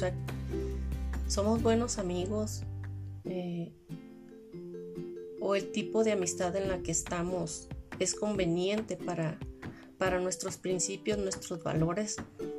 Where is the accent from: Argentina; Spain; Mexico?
Mexico; hemos pasado por muchas y como mexicanos nos podemos apoyar en más